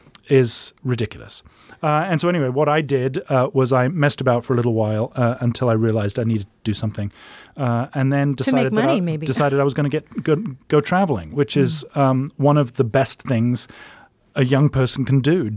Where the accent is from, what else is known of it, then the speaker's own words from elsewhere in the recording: England, United Kingdom; now in United States; Well, you know, I'm an English guy.